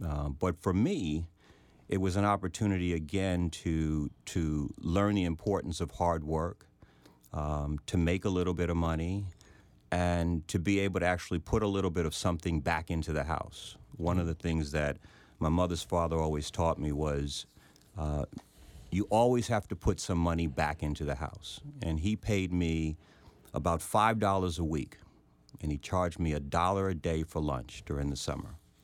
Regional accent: Queens, New York, United States; Sure. I'm from Queens, New York. I grew up in South Jamaica, Queens. Was raised by my mother, have a younger brother, and we had a pretty close-knit family right off of Van Wyck Expressway and Linden Boulevard, right before you get to JFK Airport.

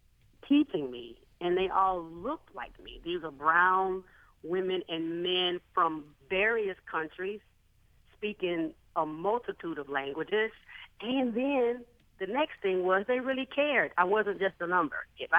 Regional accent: Alabama, United States; I like to say that I was reared in Alabama, but I grew up on Howard University's campus.

